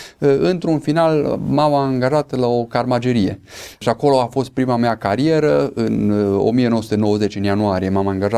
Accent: Romania; mă simțeam foarte rușinat de faptul că sunt român, taică meu fiind român

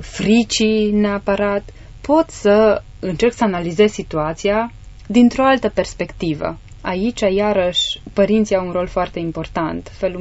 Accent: Romania; la noi, ca și cultură, ca și români

